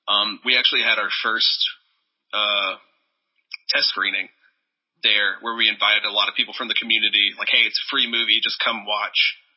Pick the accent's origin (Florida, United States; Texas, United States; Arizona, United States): Texas, United States; Lufkin; So that is in Lufkin, Texas, which is my hometown, where we shot about half of the movie.